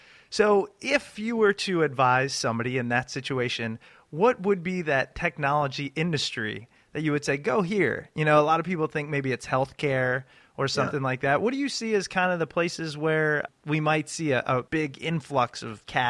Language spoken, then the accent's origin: English; Ashburn, Virginia, United States; John and I grew up in Ashburn, Virginia, which is where AOL is headquartered.